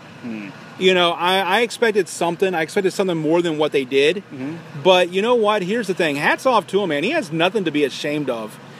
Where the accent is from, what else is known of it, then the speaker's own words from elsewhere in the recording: Atlanta, Georgia, United States; I said, I'm from Atlanta. I said, I'm not stupid.